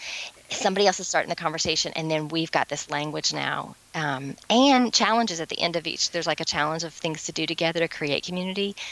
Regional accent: the South, United States; I'm from the South, so.

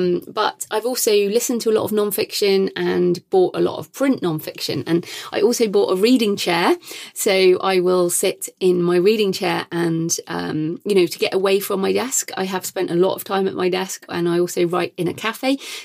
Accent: United Kingdom; And of course, being British, I'm well aware of the royal family, and I guess I'm a royalist.

